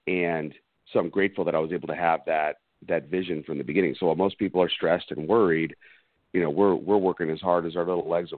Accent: Arizona, United States; That was my West Coast coming out. You could tell I'm from Arizona.

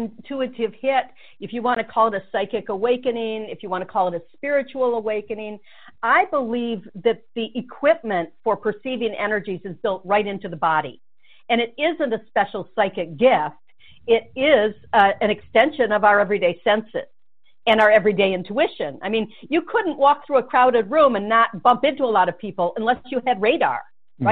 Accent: Michigan, United States; Well, it's interesting because I was from Michigan, and this was, about 40 years ago or something.

